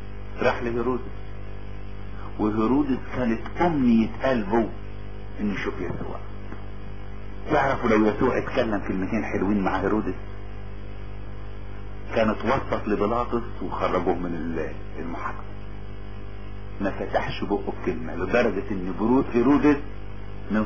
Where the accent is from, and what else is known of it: Upper Egypt, Egypt